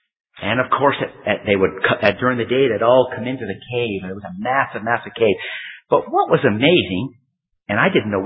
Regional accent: Canada; I come from Canada.

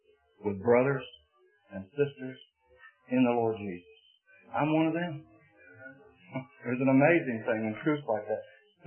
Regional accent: Jacksonville, Florida, United States; I got a bus ticket to go back to my hometown of Jacksonville.

